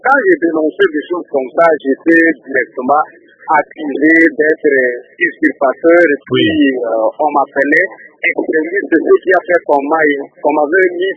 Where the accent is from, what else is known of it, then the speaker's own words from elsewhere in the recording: DR Congo; chez nous, en République démocratique du Congo